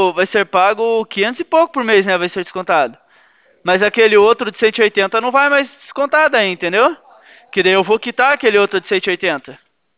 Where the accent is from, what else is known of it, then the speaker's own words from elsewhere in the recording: Curitiba, Paraná, Brazil; eu na verdade não sou daí de Rolândia, eu sou daqui de Curitiba